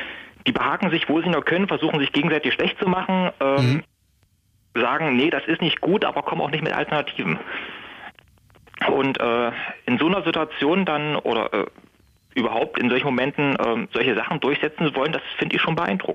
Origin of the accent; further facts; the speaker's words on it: Halle, Saxony-Anhalt, Germany; Ich komme ursprünglich aus Halle